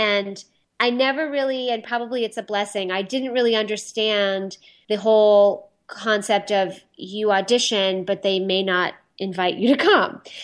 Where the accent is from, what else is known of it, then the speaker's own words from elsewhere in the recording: New York, United States; You know, I really love New York. I'm a New Yorker for sure. I mean, I lived upstate and I lived right in the city and I love New York.